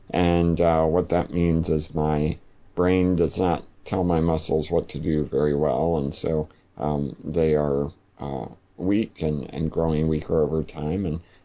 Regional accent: North Carolina, United States; we grew up in North Carolina, but he became a pastor in Tampa, Florida.

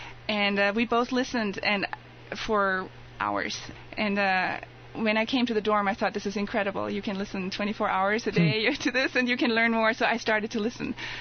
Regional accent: Germany; I grew up in Germany as a non-believer. I was a child that didn't know the Lord.

